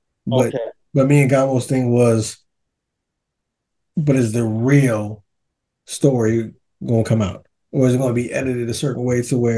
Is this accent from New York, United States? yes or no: yes; New York City, New York, United States; now in Fort Stewart, United States; I'm from Washington Heights.